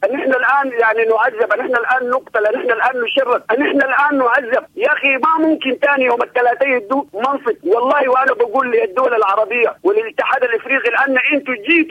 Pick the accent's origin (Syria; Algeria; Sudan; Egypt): Sudan; احنا كشعب سوداني